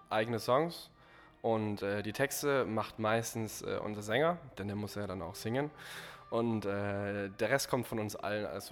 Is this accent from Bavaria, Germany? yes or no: yes; Bayreuth, Bavaria, Germany; also wir kommen aus Bayreuth